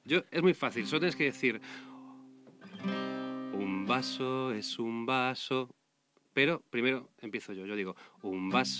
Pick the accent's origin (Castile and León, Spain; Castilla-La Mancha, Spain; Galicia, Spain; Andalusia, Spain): Galicia, Spain; A Coruña; la Mardi Gras de A Coruña, mi ciudad natal.